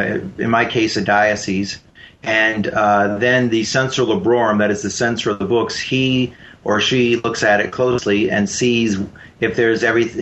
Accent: Detroit, Michigan, United States; now in Ann Arbor, United States; So I'm in Ann Arbor. I'm near Detroit. I grew up in Detroit.

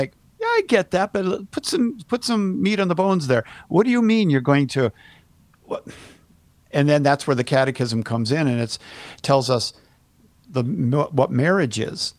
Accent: Iowa, United States; by the way, I'm from Iowa too. I was born in Iowa.

